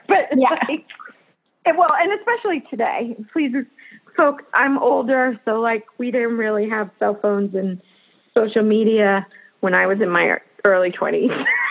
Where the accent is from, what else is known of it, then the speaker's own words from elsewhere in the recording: Florida, United States; it was harder to find when I grew up in South Florida.